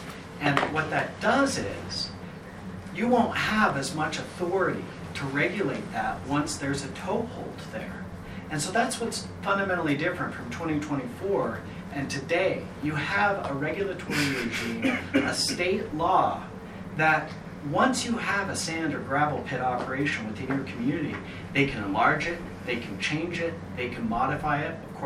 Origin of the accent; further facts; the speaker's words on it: Hyde Park, United States; if I was in a small community like this one, I grew up in Hyde Park, if I was in a small community like this one